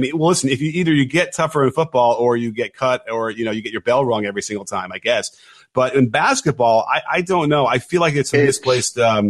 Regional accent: Chicago, Illinois, United States; And so I grew up in Chicago, was a huge Michael Jordan fan and understood.

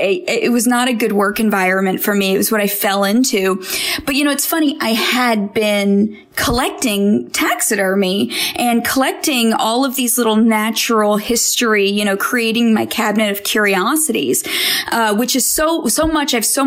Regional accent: Indiana, United States; also born or lived in Florida; We, so I grew up in Indiana and also Florida, and we just had nothing but the great outdoors.

